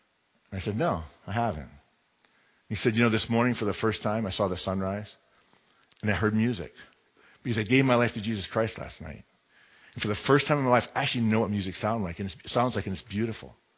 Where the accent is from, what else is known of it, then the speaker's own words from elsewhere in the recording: Michigan, United States; So in my house, my wife knows that if I'm watching, I'm from Michigan, so if I'm watching the Detroit Lions play